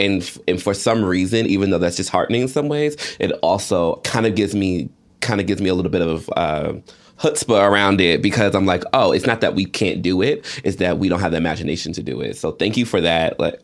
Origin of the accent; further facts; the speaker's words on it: Georgia, United States; The story reminded me, so I grew up in Georgia